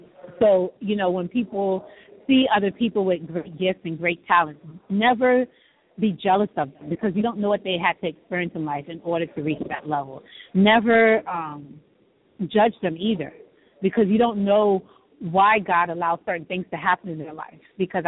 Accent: Florida, United States; And I'm from South Florida, and it's hot there, and so I wasn't expecting it to be so cold.

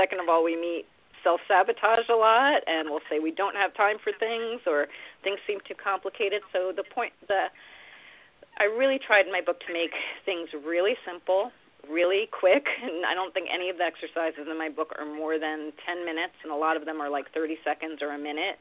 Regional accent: New York City, New York, United States; I grew up in New York City. I saw a lot of addiction

